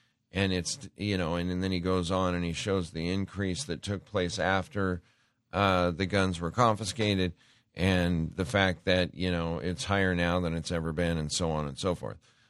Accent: Montana, United States; you know, I'm from Montana. Go out to a little town of Montana and break into houses at night.

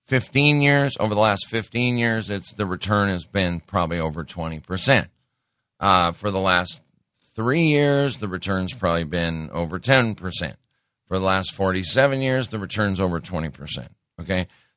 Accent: Montana, United States; I'm from Montana, and I'll tell you what. Being a cattle rancher ain't easy.

